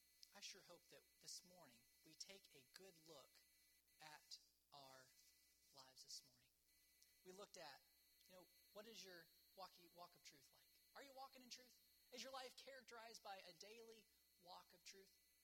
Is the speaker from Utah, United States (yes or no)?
no; West Virginia, United States; It's like, I'm from West Virginia or whatever.